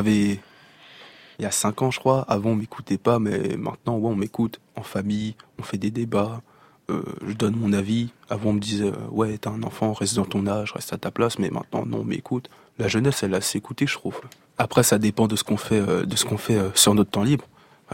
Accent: Saint-Denis, Île-de-France, France; c'est peut-être parce que je viens de Saint-Denis, que c'est une ville avec beaucoup de culture.

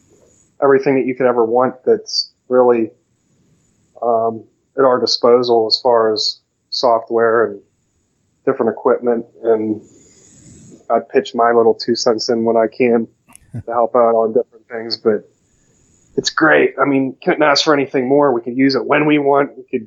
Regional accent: Shaler, Pennsylvania, United States; Yeah, I'm originally from Shaler, like Etna, Melville.

